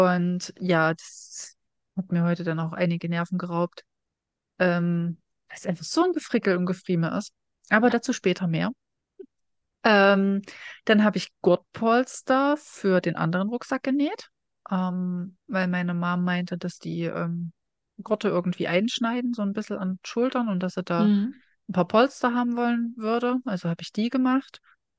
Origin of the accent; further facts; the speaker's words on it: East Germany, Germany; wir kommen doch beide aus dem Osten. Und dann fällt mir halt ein, dass ich aus einer ganz anderen Region komme.